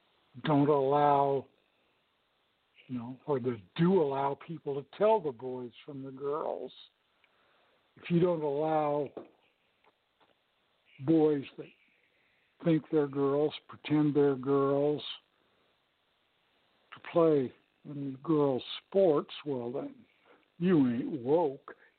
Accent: Los Angeles, California, United States; I grew up in Los Angeles, air pollution was a real problem.

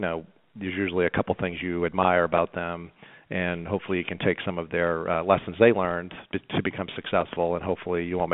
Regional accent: Boston, Massachusetts, United States; now in Charlotte, United States; Yeah, I was originally from Boston

